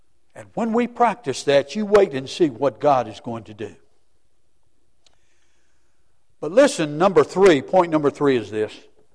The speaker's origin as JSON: {"language": "English", "town": "Christiansburg", "region": "Virginia", "country": "United States", "tie": "born or raised there", "said": "But I grew up out on Montgomery Street in Cambria, now part of Christiansburg."}